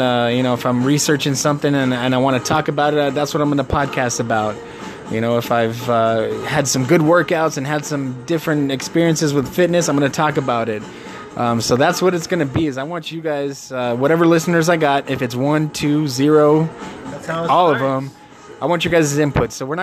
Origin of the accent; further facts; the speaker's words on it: Tucson, Arizona, United States; I'm from Tucson.